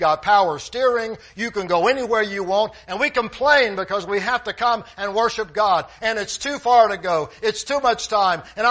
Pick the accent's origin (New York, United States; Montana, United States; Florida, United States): Florida, United States; Plant City; I remember growing up in Plant City of some of the young people older than I was that they would be playing football.